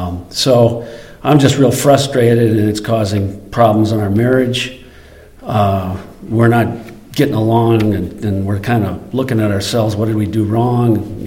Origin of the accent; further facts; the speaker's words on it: Minneapolis, Minnesota, United States; I came from the school of kind of hard knocks. I was raised in South Minneapolis